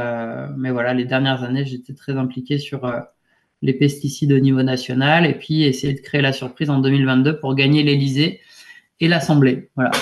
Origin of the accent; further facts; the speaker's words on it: Barnave, Auvergne-Rhône-Alpes, France; Et donc moi j'ai grandi à Barnave et donc j'étais très influencé par ce milieu-là.